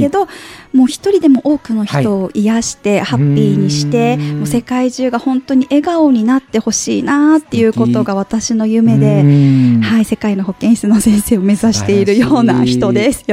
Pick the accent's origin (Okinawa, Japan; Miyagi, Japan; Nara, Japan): Okinawa, Japan; 沖縄出身、沖縄生まれの